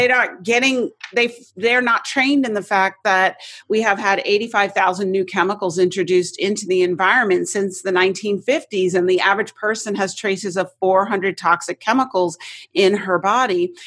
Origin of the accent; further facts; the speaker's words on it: New York City, New York, United States; You know, I grew up in New York City to a mother who was very unconventional.